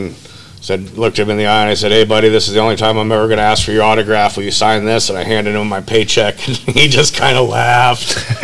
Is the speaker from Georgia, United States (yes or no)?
no; California, United States; And growing up in Marin County, where everybody has $200 shoes and a spare BMW in their garage, it was all about ego.